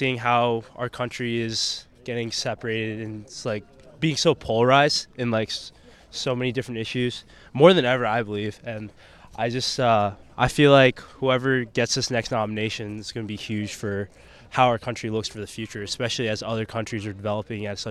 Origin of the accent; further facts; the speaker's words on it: California, United States; I'm from California.